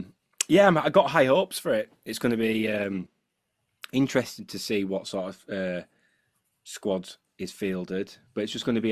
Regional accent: Canadian Shield, Canada; I grew up on the Canadian Shield.

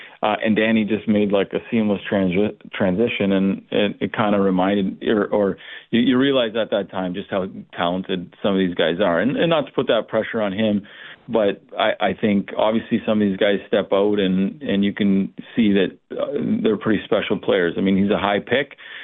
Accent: Canada; as a Canadian, you just think, you know, he's the greatest

